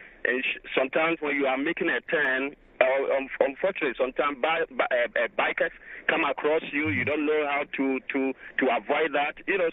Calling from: New York, United States; Okay, I'm calling from Chelsea.

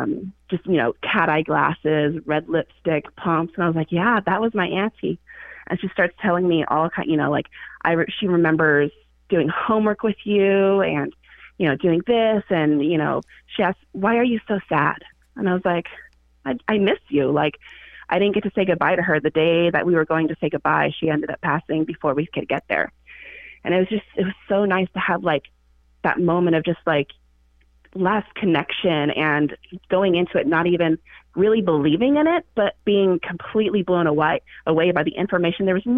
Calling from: Seattle, Washington, United States; I'm in Seattle.

